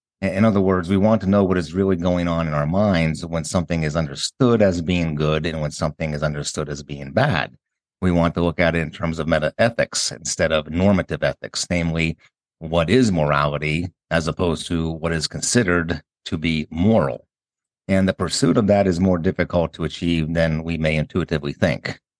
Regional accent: Pennsylvania, United States; Yeah, I remember that from growing up in Pennsylvania

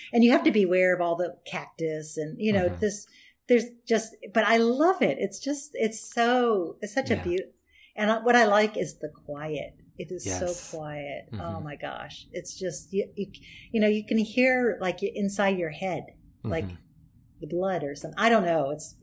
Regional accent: Avoca, Pennsylvania, United States; went to first grade in Avoca, and that was our kind of our base for, so Pennsylvania was sort of my home state, and that's why I went to Penn State.

